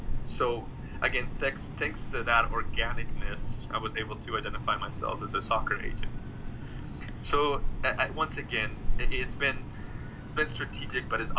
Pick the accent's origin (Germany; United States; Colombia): Colombia; moved away; I'm an immigrant from Colombia, and I was in Colombia during a time of drug and war.